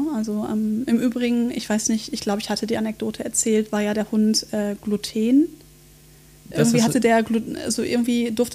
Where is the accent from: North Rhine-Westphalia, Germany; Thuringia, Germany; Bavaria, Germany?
North Rhine-Westphalia, Germany; Oberhausen; Ich bin ja aus Oberhausen ursprünglich.